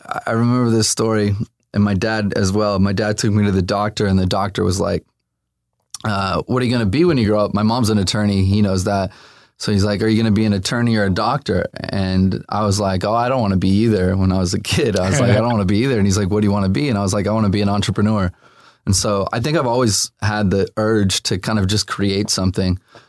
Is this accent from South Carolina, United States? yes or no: no; Los Angeles, California, United States; Yeah, I grew up here, born and raised, my sister and I. I was born in Burbank, so I've lived all over now. I lived in Marina Del Rey for a while, Hollywood Hills, Studio City. I'm an LA native for sure.